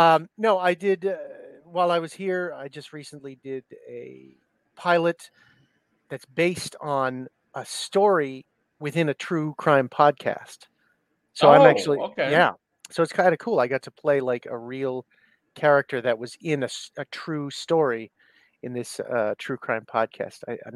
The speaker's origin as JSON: {"language": "English", "town": "Boston", "region": "Massachusetts", "country": "United States", "tie": "born or raised there", "said": "I'm talking to you from my hometown of Boston."}